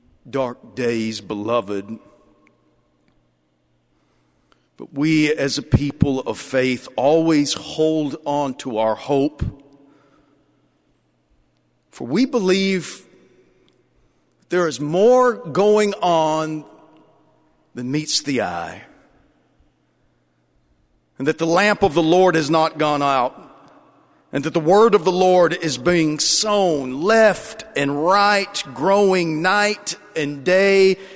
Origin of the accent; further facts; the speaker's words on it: Lubbock, Texas, United States; I'm from Lubbock. You know, we say that all of our trees are right where we want them to be because we had to plant them.